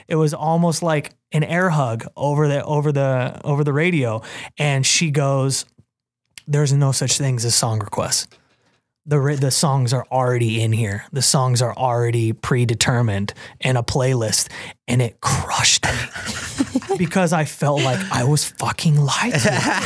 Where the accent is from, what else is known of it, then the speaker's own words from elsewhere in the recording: California, United States; I mean, I grew up in the Bay just loving